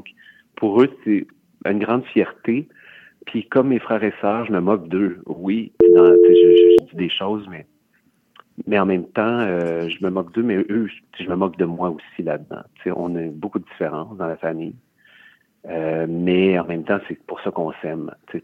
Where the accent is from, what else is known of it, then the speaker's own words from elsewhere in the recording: Saint-Polycarpe, Quebec, Canada; Non, moi, je suis originaire de Saint-Polycarpe.